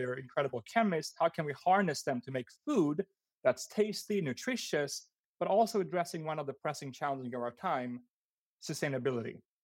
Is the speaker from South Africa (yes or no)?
no; Sweden; moved away as an adult; now in United States; So I grew up in Sweden, and I kind of originally came to the U.S. when I was just at turn 18 to work in restaurants